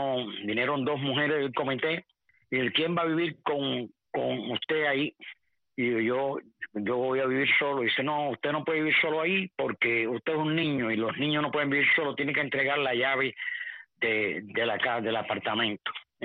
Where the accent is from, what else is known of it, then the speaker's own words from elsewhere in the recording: Cuba; born there; Mira, nací en Cuba.